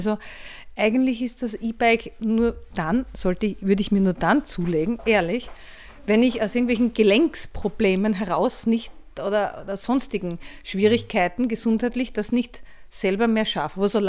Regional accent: Graz, Styria, Austria; Eigentlich war ich ursprünglich Grazer, also bin ich Grazer ursprünglich.

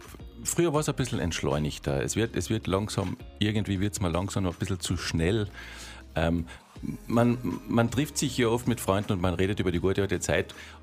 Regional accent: Gmünd, Carinthia, Austria; now in Spittal, Austria; Ich wohne jetzt in Spital. Ich komme ursprünglich aus Gmünd.

